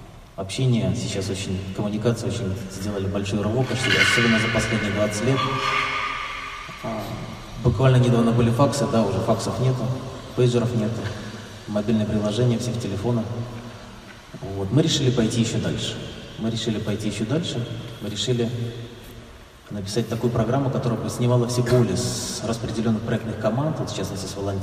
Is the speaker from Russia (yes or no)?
no; Minsk, Belarus; еще раз повторюсь, я из Минска